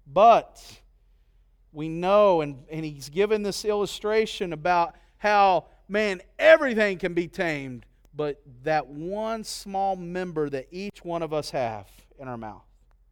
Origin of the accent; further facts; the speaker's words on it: Tennessee, United States; moved away; When I grew up in East Tennessee, and you know, you had that southern hospitality